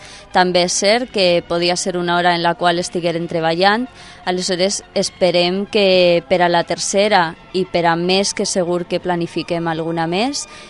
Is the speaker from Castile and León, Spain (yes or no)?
yes; Zamora, Castile and León, Spain; born there; Catalan is a second language; Jo, un poc lluny d'aquí. Jo vaig néixer a Zamora.